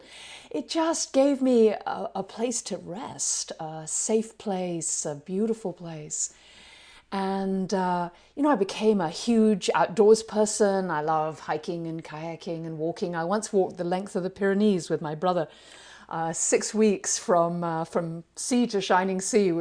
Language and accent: English; United Kingdom; That comes from my background as a Brit.